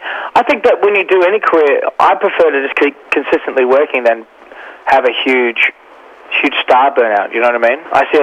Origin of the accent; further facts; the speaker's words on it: Australia; also born or lived in New York, United States; I have real pride about being an Australian, and I wanted to do my stuff here and live here. And even though I'll never be grateful enough for what New York has given me, I love being an Australian